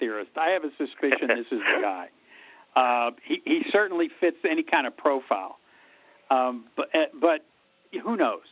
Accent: Pittsburgh, Pennsylvania, United States; I chose Pittsburgh because it's my hometown and because I love it and because it's gone through such a renaissance in the last 30 years.

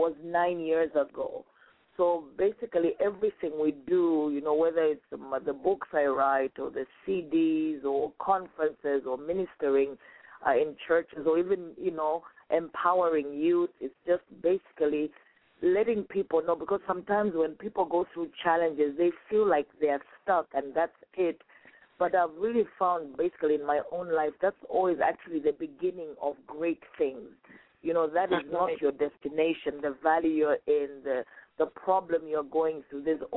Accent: Kenya; also born or lived in Zambia; So I am from Zambia, but I grew up in Kenya, and my husband is from Rwanda. So I tend to be around a lot of East Africans, but I'm very patriotic. I love my nation, and I'm proud to be Zambian

